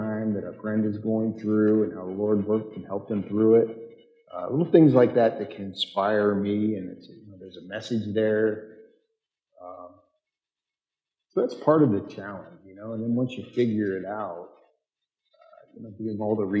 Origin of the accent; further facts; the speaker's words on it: Pennsylvania, United States; I grew up in Pennsylvania, rural Pennsylvania, and I just love America.